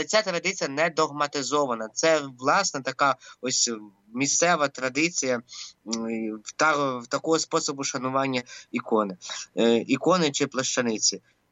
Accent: Ternopil Oblast, Ukraine; У мене вдома, на моїй малій батьківщині, на Тернопільщині

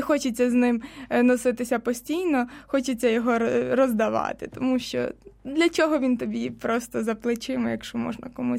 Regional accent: Ivano-Frankivsk, Ivano-Frankivsk Oblast, Ukraine; now in Kyiv, Ukraine; в мене в дитинстві в Івано-Франківську, де я виросла, це просто моє улюблене свято

